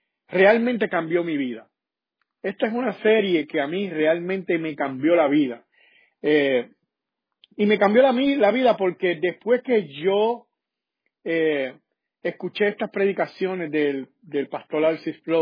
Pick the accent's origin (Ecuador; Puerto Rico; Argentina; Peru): Puerto Rico; y yo soy puertorriqueño